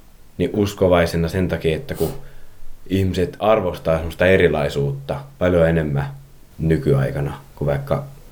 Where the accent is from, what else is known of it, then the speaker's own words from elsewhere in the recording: Pori, Satakunta, Finland; olen kotoisin Porista ja 16 vuotta.